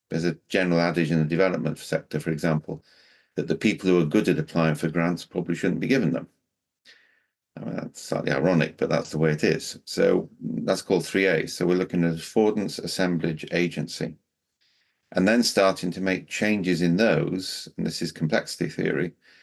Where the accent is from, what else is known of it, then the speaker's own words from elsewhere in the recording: Wales, United Kingdom; in Welsh, I'm Welsh, right?